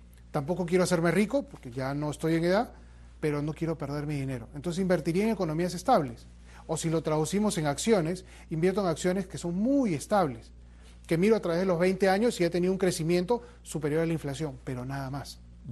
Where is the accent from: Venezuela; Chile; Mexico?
Venezuela; soy venezolano, hice toda mi vida industria en Venezuela